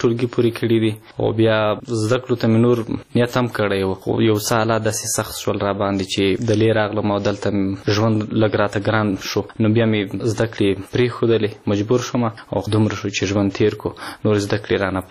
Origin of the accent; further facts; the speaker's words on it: Khyber Pakhtunkhwa, Pakistan; moved away as an adult; now in Killa Saifullah, Pakistan; د جنوبي وزیرستان اوسېدونکی یم او فیلحال دلته جنوبي پښتونخوا ته راغلی یم چې دلته په کلی سیف الله کې ژوند کوم.